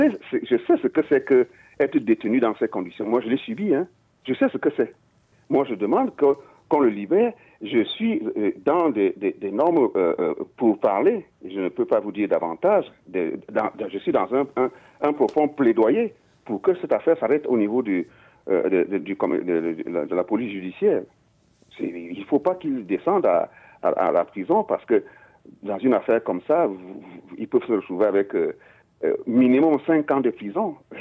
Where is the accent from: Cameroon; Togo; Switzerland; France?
Cameroon; Je vous assure, moi-même, je suis Camerounais, c'est pénible.